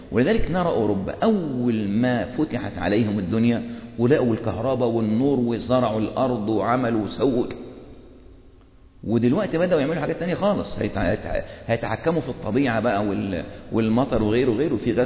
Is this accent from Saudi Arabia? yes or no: no; Egypt; قلت له انا من مصر.